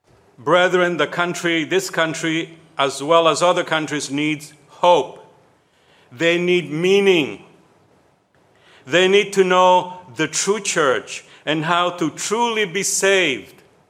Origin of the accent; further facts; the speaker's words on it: Italy; now in Canada; When I was growing up in Italy, I was taught the false commandments. I had to go to Canada